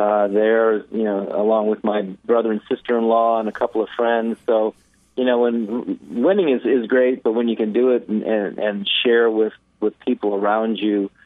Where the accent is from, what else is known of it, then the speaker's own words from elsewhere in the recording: California, United States; We're beach people. Growing up in Southern California, we're ocean people.